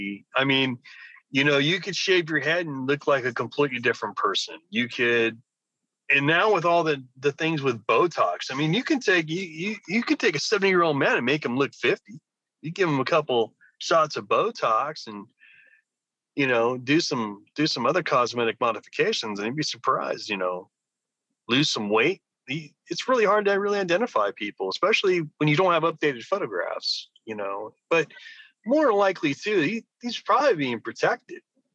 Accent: California, United States; I'm really not too happy to say I'm from California, let alone where I was raised.

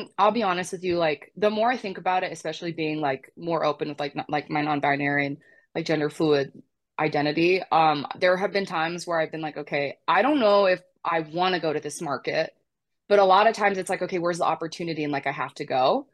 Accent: Utah, United States; And I'm from Utah.

